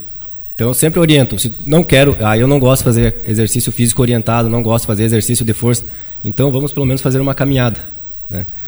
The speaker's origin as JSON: {"language": "Portuguese", "town": "Panambi", "region": "Rio Grande do Sul", "country": "Brazil", "tie": "born or raised there", "also_born_or_lived": "Santa Maria", "lives_now": "Iraí, Brazil", "said": "Não, eu sou natural de Panambi, né? Comecei meus estudos lá, decorrer fui morar em Santa Maria e depois voltei para Panambi e depois vim morar aqui em Iraí."}